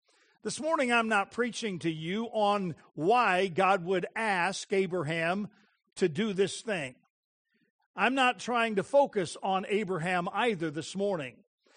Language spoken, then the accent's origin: English; Denver, Colorado, United States; I grew up in Denver, Colorado, in the foothills of the Rocky Mountains, and or in the shadow of the foothills of the Rocky Mountains